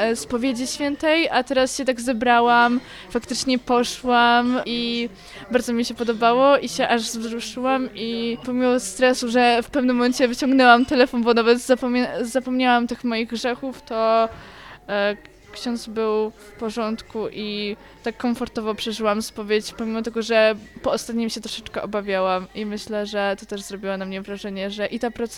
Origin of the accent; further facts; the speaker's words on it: Oleśnica, Lower Silesian Voivodeship, Poland; bo ja pochodzę z Oleśnicy, to jest 30 tysięcy mieszkańców tak około